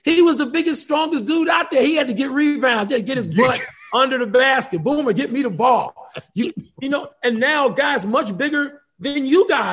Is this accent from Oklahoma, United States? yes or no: no; Chicago, Illinois, United States; I'm from Chicago.